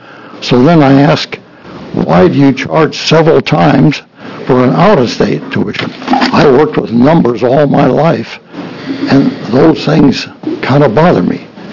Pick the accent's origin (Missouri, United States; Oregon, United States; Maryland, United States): Oregon, United States; Tigard; from Tigard.